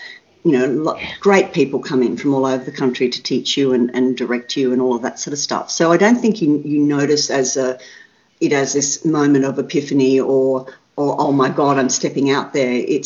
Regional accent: Caloundra, Queensland, Australia; I grew up in Caloundra on the Sunshine Coast, so I actually wasn't aware of much of that stuff for quite a long time.

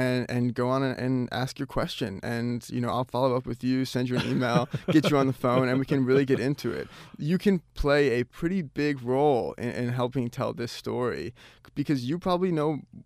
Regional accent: Chicago, Illinois, United States; now in Sydney, Australia; Yeah, where I come from, I'm from Chicago, right? So everything's the grid system.

